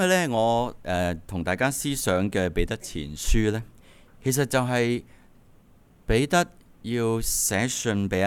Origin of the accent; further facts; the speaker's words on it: China; 我哋中国人咧过年过节，我就记得新年咧细个咧，总有一碟餸就系鸡嚟嘅